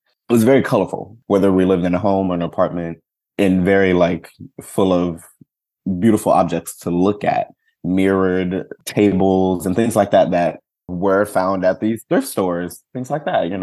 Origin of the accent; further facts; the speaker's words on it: Jackson, Mississippi, United States; Yeah, I grew up in Jackson, Mississippi. It's the capital of Mississippi, Jackson is, and it felt like a city.